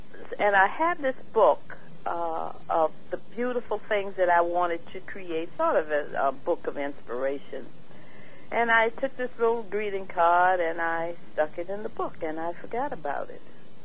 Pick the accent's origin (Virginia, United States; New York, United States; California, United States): Virginia, United States; now in Massachusetts, United States; Yeah, I'm from Virginia, but I've lived up here for 20 years